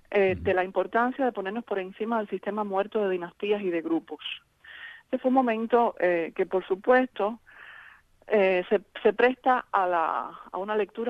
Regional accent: Cuba; moved away as an adult; crecí como católica en la Iglesia Católica en Cuba. Prácticamente desde mi nacimiento hasta los 23 años que salí de Cuba.

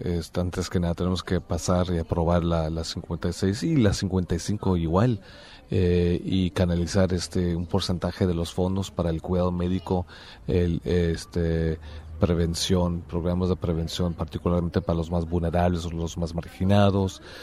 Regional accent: California, United States; yo como presidente del Senado, pero también como latino, como californiano, pero como de origen latino, yo estoy alzando mi voz

